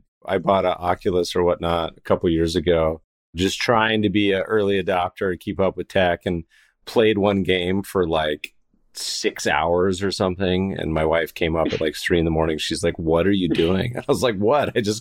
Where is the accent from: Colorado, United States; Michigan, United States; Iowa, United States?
Colorado, United States; I grew up partially in Colorado